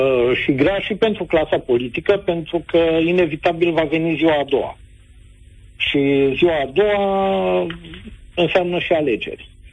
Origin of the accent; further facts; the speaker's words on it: Israel; Romanian is a second language; now in Romania; Eu sunt din Israel. Sunt aici de 10 ani